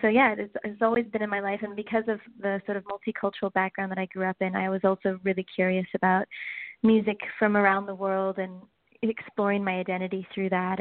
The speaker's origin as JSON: {"language": "English", "country": "Cayman Islands", "tie": "born or raised there", "said": "I'm from the Cayman Islands. I grew up there. My mom's from there. My dad is Lebanese."}